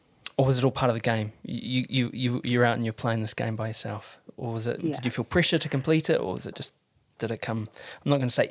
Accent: New Zealand; growing up in Aotearoa, we're so lucky.

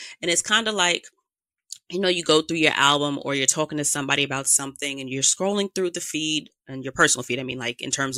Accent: Queens, New York, United States; I still live in the neighborhood that I grew up in. I am a New Yorker. I'm a Queens girl.

